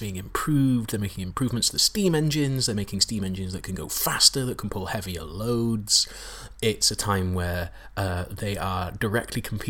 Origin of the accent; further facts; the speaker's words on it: Wales, United Kingdom; I grew up in North Wales, so we have the Great Little Trains of Wales on my doorstep.